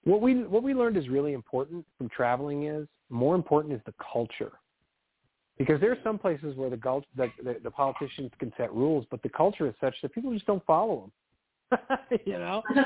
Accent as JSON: {"language": "English", "region": "Illinois", "country": "United States", "tie": "born or raised there", "said": "I grew up in Illinois, and then they spent a lot of their lives in South Carolina with no mountains."}